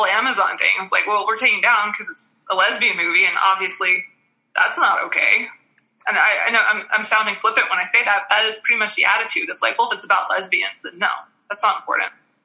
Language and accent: English; Toronto, Ontario, Canada; accent: Toronto; I was like, I hope I talk to him and my Toronto accent comes back out.